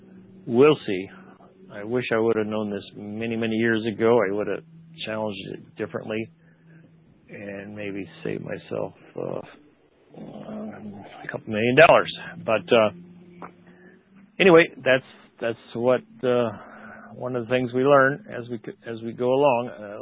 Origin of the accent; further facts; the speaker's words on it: Omaha, Nebraska, United States; I was raised around Omaha, Nebraska. That's why I talk about Nebraska a lot.